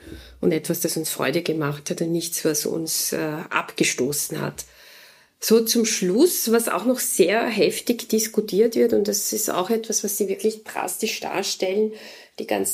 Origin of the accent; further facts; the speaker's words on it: Austria; finde ich ja fast schon als Österreicherin abstoßend teilweise